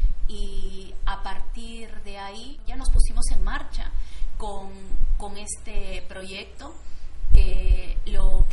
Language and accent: Spanish; Peru; now in Spain; Soy una peruana que lleva 12 años viviendo aquí en Euskal Herria.